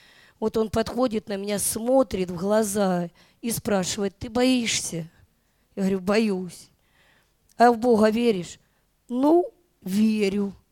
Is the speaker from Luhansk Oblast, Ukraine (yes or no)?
yes; Luhansk, Luhansk Oblast, Ukraine; now in Sant Feliu, Spain; я из Луганска, из Ласкала, теперь живу в Сан-Филиу.